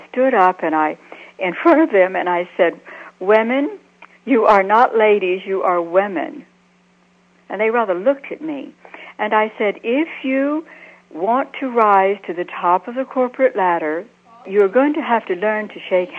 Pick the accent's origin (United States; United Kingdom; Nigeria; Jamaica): United States; the South; I was one of them. I grew up in the South.